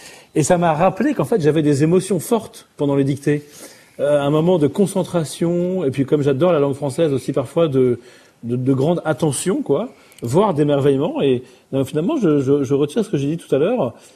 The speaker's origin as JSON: {"language": "French", "town": "Boulogne-Billancourt", "region": "Île-de-France", "country": "France", "tie": "born or raised there", "said": "Puisque moi, je suis né à Paris, enfin dans l'Ouest parisien, à Boulogne. J'ai grandi très très très très loin de l'Algérie et de son soleil."}